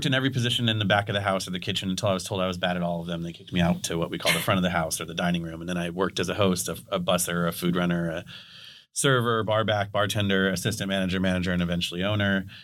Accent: Santa Clarita, California, United States; now in San Diego, United States; I moved here to go to UCSD. I came from the Santa Clarita Valley, which is just outside of Los Angeles.

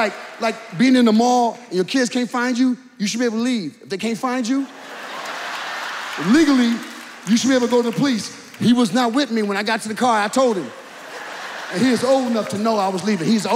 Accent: Benton Harbor, Michigan, United States; I'm from Benton Harbor, Michigan. That's my home. My home is Benton Harbor, Michigan.

